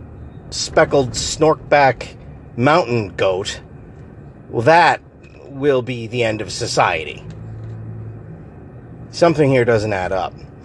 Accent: Massachusetts, United States; I grew up in Massachusetts, and while I was in high school to after I graduated high school, the Big Dig was a thing.

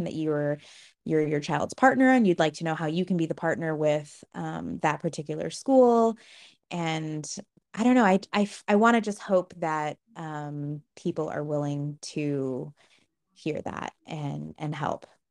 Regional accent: Austin, Texas, United States; And I'm from Austin, Texas

